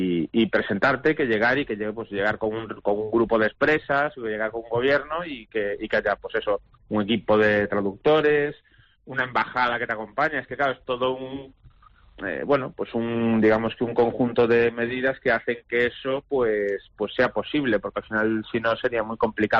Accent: Galicia, Spain; yo soy gallego

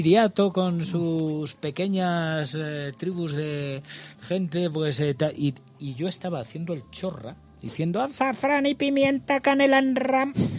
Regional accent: Montiel, Castilla-La Mancha, Spain; Yo hice un musical con 9 años en compañía de otros compañeros de mi pueblo, el Montiel

